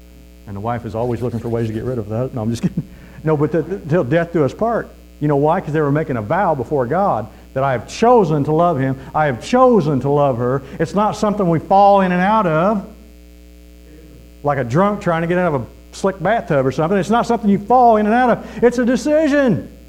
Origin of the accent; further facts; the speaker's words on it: United States; born there; And I was born here, so I'm an American, and this is our country and my country